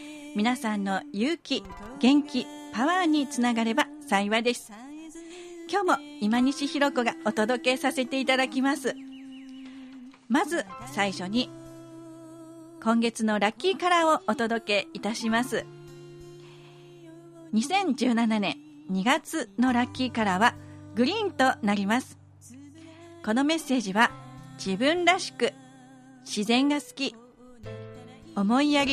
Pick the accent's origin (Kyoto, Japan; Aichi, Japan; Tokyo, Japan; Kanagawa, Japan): Kyoto, Japan; こちらがですね、私の地元、そしてお父さんとも由来がある、はい、この御所南のですね